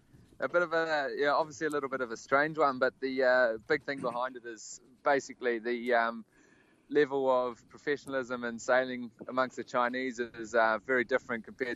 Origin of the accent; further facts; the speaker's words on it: New Zealand; and I'm from New Zealand.